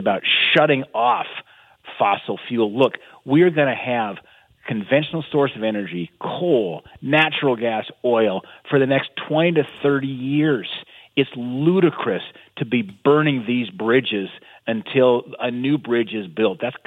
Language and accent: English; Bozeman, Montana, United States; In my hometown of Bozeman, the median home price is $800,000, $900,000.